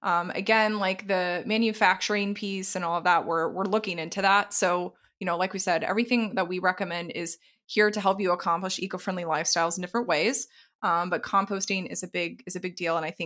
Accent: the South, United States; I was originally from the South. My husband and I grew up eating a ton of meat.

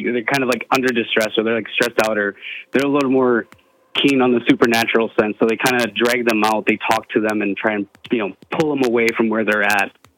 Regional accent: Stevens Point, Wisconsin, United States; And like I was born and raised in Stevens Point, so like I know this town. I've been around here. I've been throughout the whole state of Wisconsin

